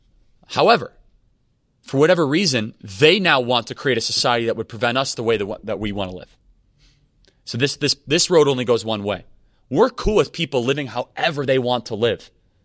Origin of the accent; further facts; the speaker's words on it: Wheeling, Illinois, United States; So I'm from Wheeling.